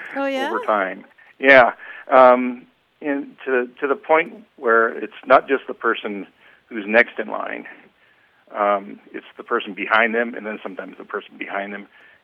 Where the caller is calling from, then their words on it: Reno, Nevada, United States; I'm calling from Reno, Nevada.